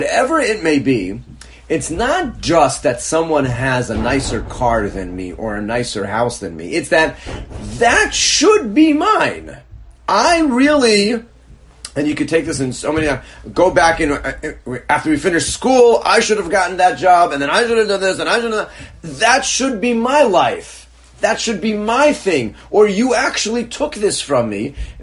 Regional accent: Northeast, United States; This is my first experience down south. I grew up in the Northeast

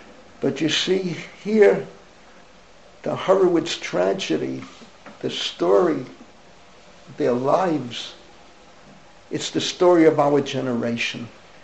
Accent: Bronx, New York, United States; I grew up in the Bronx, 700,000 Jews. I don't think they were 10 Shomer Shabbos families.

